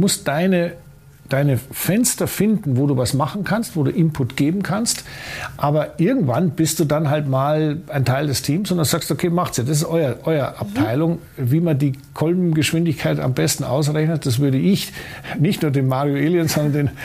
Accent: Munich, Bavaria, Germany; als Münchner ist man durchaus in der Lage, der österreichischen Sprache zu folgen

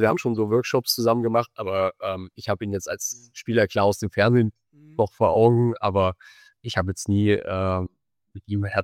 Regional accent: Jena, Thuringia, Germany; also ich komme aus Jena

